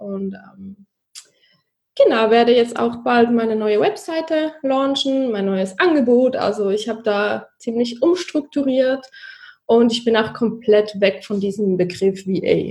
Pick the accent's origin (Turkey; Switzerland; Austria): Switzerland; Zurich; ich bin 30 Jahre alt und ich komme aus Zürich, aus der Schweiz, vielleicht hört ihr das an meinem Dialekt ganz wenig